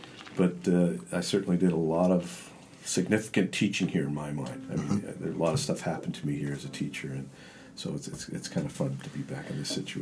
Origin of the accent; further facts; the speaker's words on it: Canada; because I grew up in Canada where the issues are culture.